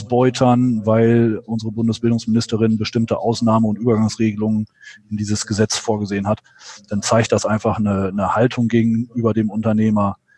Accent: Lower Saxony, Germany; Und dann kam irgendwann die Möglichkeit, zurück in den Nordwesten, in meine Heimatregion zu wechseln.

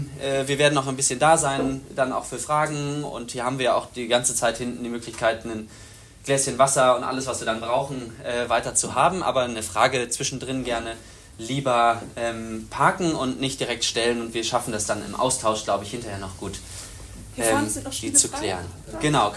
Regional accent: Greifswald, Mecklenburg-Vorpommern, Germany; Genau, ich komme aus Greifswald in Mecklenburg-Vorpommern

